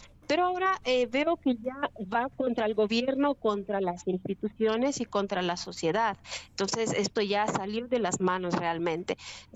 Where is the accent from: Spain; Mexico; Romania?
Romania; now in Ecuador; Yo llevo 10 años aquí, soy de Rumanía. Estoy afincada en Ecuador desde hace 10 años